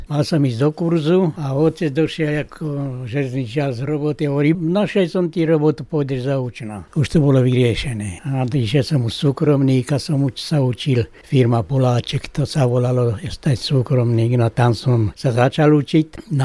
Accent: Bučany, Trnava Region, Slovakia; pochádzam z Bučana. Niekoľko rokov som z Bučan dochádzal do Trnavy.

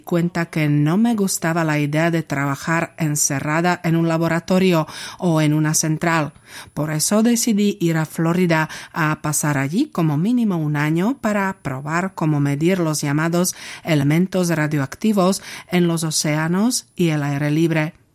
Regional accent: Želiezovce, Nitra Region, Slovakia; Spanish is a second language; cerca de mi pueblo natal, Želiezovce, comenzaron a construir la central nuclear de Mochovce

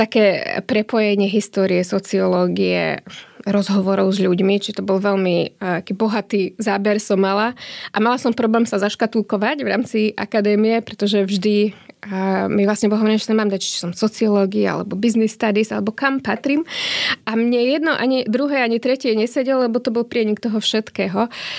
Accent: Senica, Trnava Region, Slovakia; pochádzam zo Senice, mám 40 rokov a na strednú školu som chodila na gymnázium Ladislava Novomestského v Senici.

